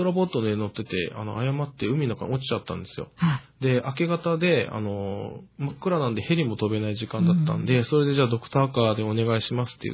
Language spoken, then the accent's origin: Japanese; Okinawa, Japan; also born or lived in Kanagawa; 僕沖縄県の出身なんですけど、3年前まで神奈川県で働いてまして、